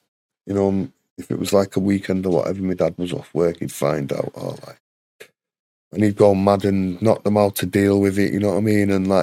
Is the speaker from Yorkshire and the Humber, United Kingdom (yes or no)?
no; Manchester, North West England, United Kingdom; I was raised in Ancoats Estate then off this Jamaican man and a Welsh woman